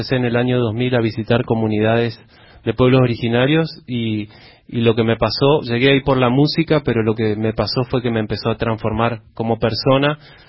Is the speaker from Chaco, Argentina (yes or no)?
yes; Resistencia, Chaco, Argentina; Yo soy de Resistencia. Hay una comunidad muy cerca, a 5 minutos.